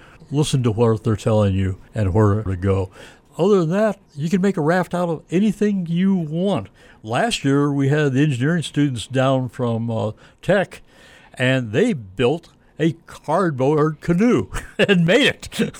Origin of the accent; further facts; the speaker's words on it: Hannibal, Missouri, United States; born there; Oh, I was born on the Mississippi. I was born in Hannibal. So I've been on the river most of my life.